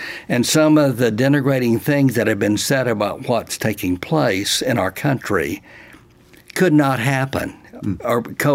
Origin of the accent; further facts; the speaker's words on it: Texas, United States; I'm from Texas. Let me give you a Texas nightmare.